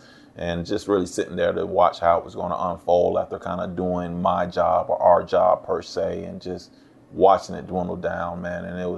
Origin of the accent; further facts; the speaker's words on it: St. Augustine, Florida, United States; he actually came and ran a track meet at my hometown, St. Augustine, Florida, at our high school.